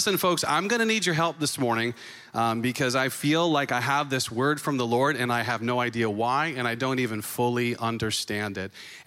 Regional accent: New England, United States; And I have been born and raised in New England and I've always believed.

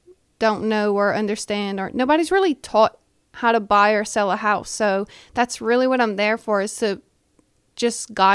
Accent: Ville Platte, Louisiana, United States; once I moved back to Ville Platte, I really just started focusing on my hometown and my sphere of influence and made sure everyone I knew I was a realtor.

